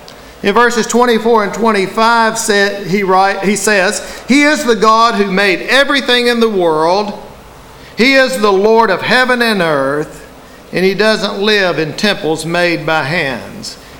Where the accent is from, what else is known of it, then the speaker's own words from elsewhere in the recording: Georgia, United States; I was born and raised just outside Chickamauga National Military Park. And I spent a lot of my youth around and sometimes atop various statues and monuments.